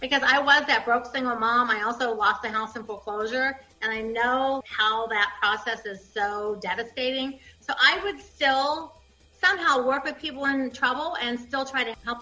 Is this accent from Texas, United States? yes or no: no; Ohio, United States; I was raised in Ohio, so I was raised, grow up, work at a factory, get married, have kids